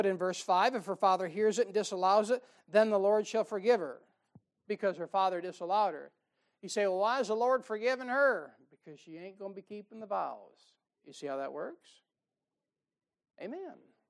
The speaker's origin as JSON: {"language": "English", "country": "United States", "said": "I'm American. You know what you're taught? Equal opportunity employment, right?"}